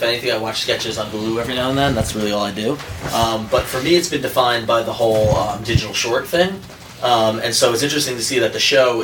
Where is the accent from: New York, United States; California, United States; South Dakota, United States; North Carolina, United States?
New York, United States; And admittedly, it's very, as a New Yorker, I enjoy